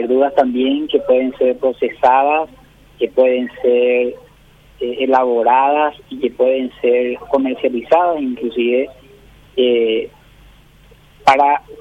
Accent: Paraguay; cómo somos los paraguayos en un porcentaje importante.

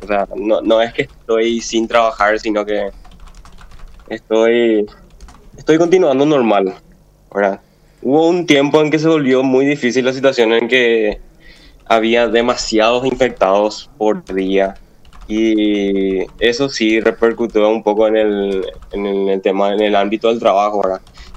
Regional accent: San Lorenzo, Central, Paraguay; also born or lived in Concepción; Yo soy de San Lorenzo, pero estuve viviendo en Concepción mucho tiempo

